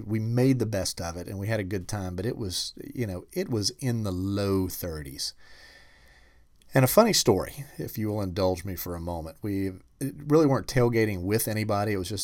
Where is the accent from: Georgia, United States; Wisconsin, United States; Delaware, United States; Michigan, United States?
Georgia, United States; Atlanta; Chick-fil-A Bowl's in my hometown. In Atlanta